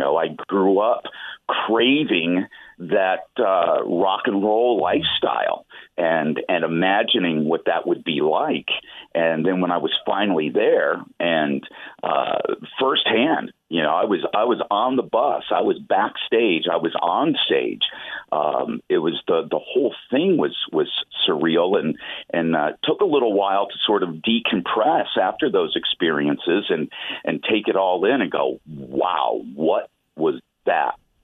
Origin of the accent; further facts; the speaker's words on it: Springfield, United States; I grew up here in Springfield. I have always felt like a Springfield kid.